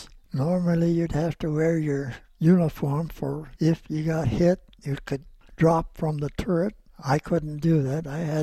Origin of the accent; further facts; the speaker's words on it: Anamosa, Iowa, United States; Born and raised there, of course.